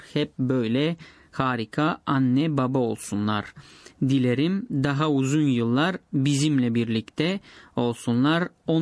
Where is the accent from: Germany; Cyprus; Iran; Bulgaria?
Bulgaria; Manastirsko, Razgrad Province; Bir sonraki doğum günü mesajımız da benim köyümden, Razgrad'ın Manastırsko köyünden